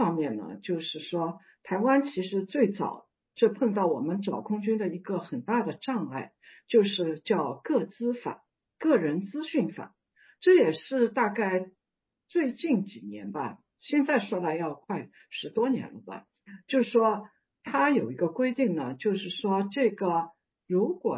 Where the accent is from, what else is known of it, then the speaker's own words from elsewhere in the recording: Shanghai, China; 但是呢有些地方就像上海，我是从上海出来的